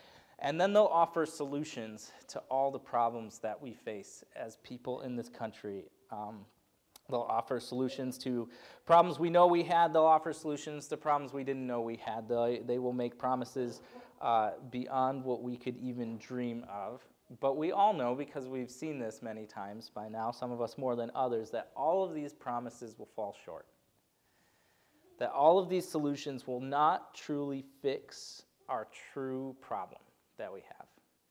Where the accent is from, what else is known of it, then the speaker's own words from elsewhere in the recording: Detroit, Michigan, United States; And before that, we were in Chicago for a little while at school, and I grew up in Detroit.